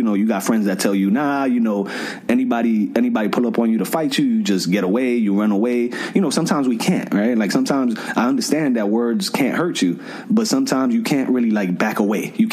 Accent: Bronx, New York, United States; growing up in the South Bronx. Like, in the South Bronx, I was just like you.

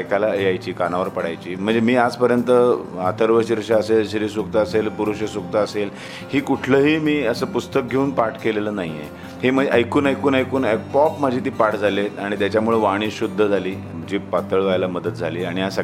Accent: Miraj, Maharashtra, India; born there; माझा जन्म मिरजेला झाला, म्हणजे साधारण बायका माहेरी जातात पहिल्या बाळणपणाला, त्यामुळे माझं मिरज हे आजोळ आहे, त्यामुळे तिथे माझा जन्म झाला.

